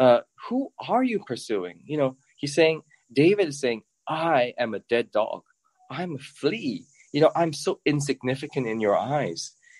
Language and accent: English; Singapore; So I'm Singaporean. So I had to serve in the military when I was 18.